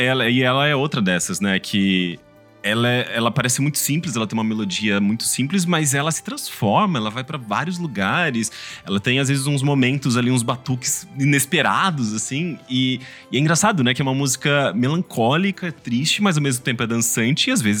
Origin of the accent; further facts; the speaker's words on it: Brazil; pelo menos da nossa perspectiva enquanto brasileiro